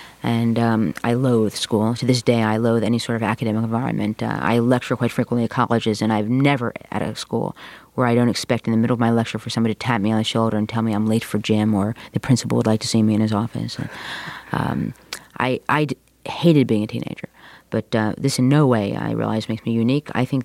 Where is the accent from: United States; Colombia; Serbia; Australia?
United States; Morristown, New Jersey; I didn't grow up in New York. I grew up in New Jersey. I grew up in a town called Morristown.